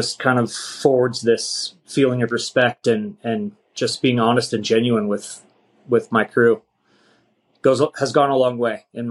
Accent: Golden, Colorado, United States; I'm from Golden, so it's got to be Coors.

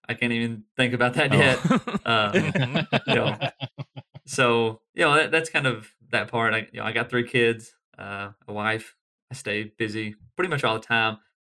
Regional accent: Kentucky, United States; You know, I'm from Rockcastle County. I lived and grew up on the western side of Rockcastle County, and now I live in Lincoln County, which is, you know, literally like 3 miles from where I grew up.

